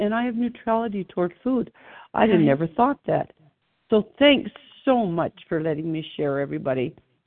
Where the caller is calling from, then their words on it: Denver, Colorado, United States; also born or lived in Casa Grande, Arizona; from Denver, Colorado, formerly of Casa Grande, Arizona, for years and year